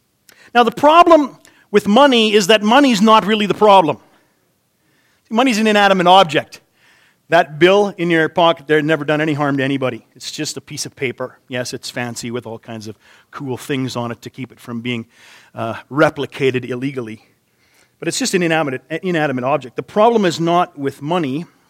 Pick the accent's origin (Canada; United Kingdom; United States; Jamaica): Canada; Not a president. I'm Canadian, what do I know?